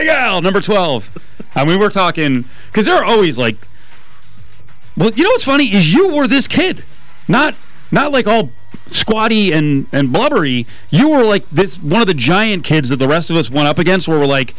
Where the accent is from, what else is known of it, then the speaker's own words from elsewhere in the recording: Middletown, New Jersey, United States; Sort of my hometown.